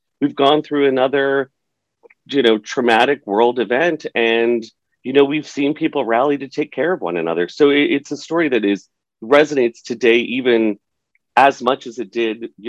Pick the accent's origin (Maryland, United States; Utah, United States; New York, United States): New York, United States; New York City; being a New Yorker, and I'm sure people who live in DC, it becomes even more specific because it was in your own backyard